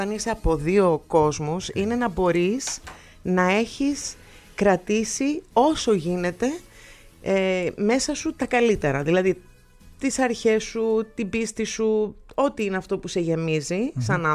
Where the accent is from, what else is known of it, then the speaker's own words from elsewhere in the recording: New York, United States; now in Greece; όταν ζεις ανάμεσα σε δύο χώρες, όπως εγώ που μεγάλωσα στη Νέα Υόρκη. Και ερχόμενη στην Ελλάδα πάλι γυρνούσα στη Νέα Υόρκη και συνέχεια γινόταν αυτό το πράγμα. Τα τελευταία χρόνια τώρα είμαι στην Ελλάδα.